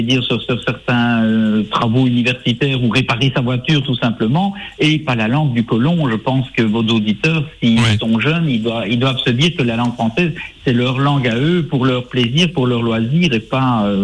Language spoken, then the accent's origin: French; Belgium; Moi, je suis belge, je vous avouerai que nous avons été aussi envahis par les Français, soumis par les Français.